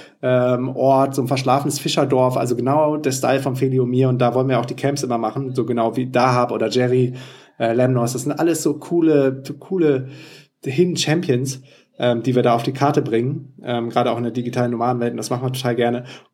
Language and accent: German; Düsseldorf, North Rhine-Westphalia, Germany; nach Düsseldorf, in meine alte Heimatstadt